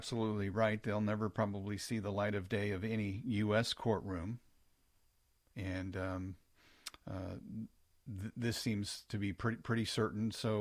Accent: Missouri, United States; How's my home state there in Missouri?

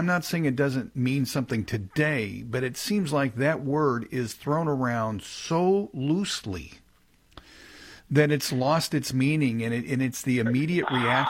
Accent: Kansas City, United States; You know, I grew up in Kansas City. I grew up in the 60s and 70s in race riots.

